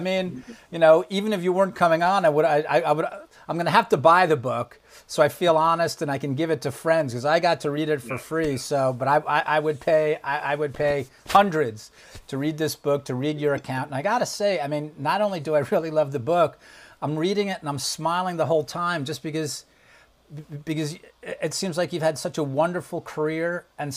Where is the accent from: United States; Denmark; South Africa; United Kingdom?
United States; New York; I was raised in New York, so I know a lot of those areas, and I know a lot of people